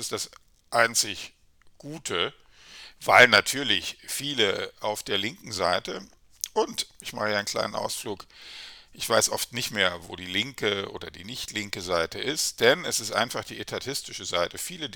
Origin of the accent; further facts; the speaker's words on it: Berlin, Germany; natürlich freue ich mich auch über das Urteil, auch als Berliner und vor allem als Berliner.